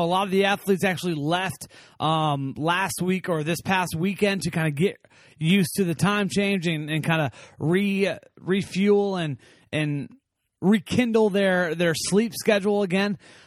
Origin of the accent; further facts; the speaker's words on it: United States; I'm from the United States, so I would love to see Team USA win.